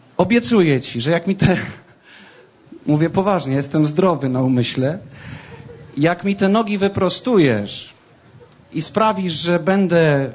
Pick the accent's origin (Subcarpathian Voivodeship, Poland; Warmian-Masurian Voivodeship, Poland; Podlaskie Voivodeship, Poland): Warmian-Masurian Voivodeship, Poland; Ełk; przeniosłem się do mojego rodzinnego miasta Ełku i tam zajmuję się teatrem.